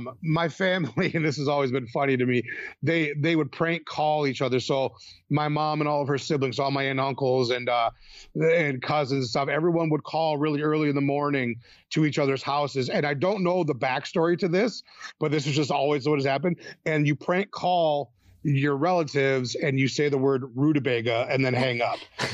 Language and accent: English; Detroit, Michigan, United States; You know, I'm from Detroit.